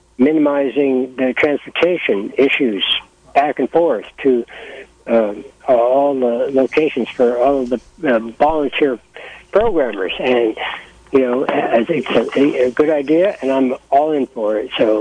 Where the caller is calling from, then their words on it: Willits, California, United States; I'm calling from Willits.